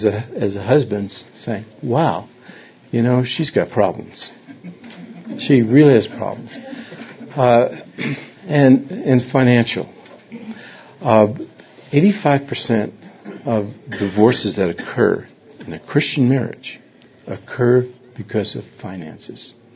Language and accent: English; New York City, New York, United States; I'm from New York City, tenement house. An apartment is good enough for me. And I was raised in a tenement house lived there for 24 years.